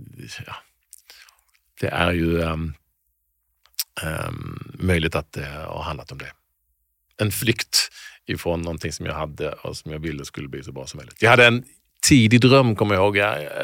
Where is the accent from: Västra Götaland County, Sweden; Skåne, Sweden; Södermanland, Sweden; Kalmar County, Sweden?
Skåne, Sweden; Malmö; also born or lived in Landskrona; Där vi bodde på Lindängen som hette i Malmö när jag växte upp. Jag var född i Landskrona som flyttade ganska snabbt till Malmö.